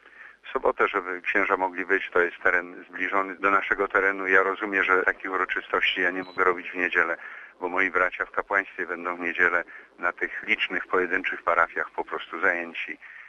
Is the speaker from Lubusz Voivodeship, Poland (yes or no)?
yes; Lubusz Voivodeship, Poland; born there; ja się urodziłem na tej ziemi, gdzie jest teraz diecezja zielonogórsko-gorzowska.